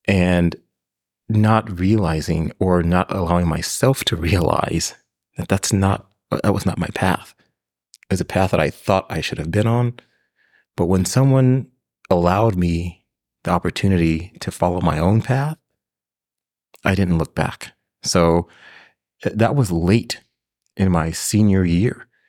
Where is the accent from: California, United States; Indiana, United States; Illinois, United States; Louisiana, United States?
California, United States; Pasadena; So I am from Southern California. I am fourth generation from Pasadena, California, and came through public schools.